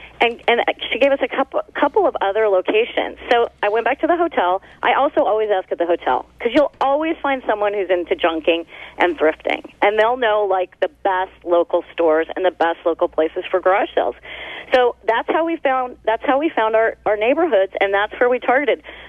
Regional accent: Bellingham, Washington, United States; And, you know, my hometown's Bellingham, so I know how to thrift in that town.

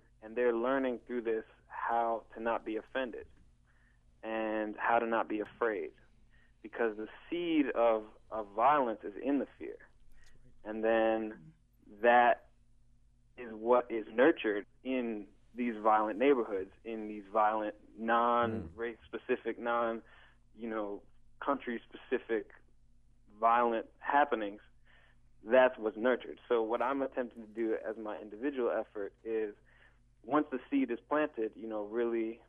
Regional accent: Chicago, Illinois, United States; now in Baltimore, United States; I'm from Chicago. I recently moved to Baltimore, and this is kind of my individual effort

